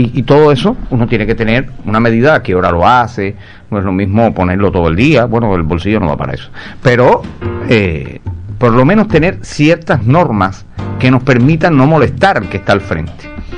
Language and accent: Spanish; Cuba; Todos somos cubanos y tenemos una manera muy particular de socializar.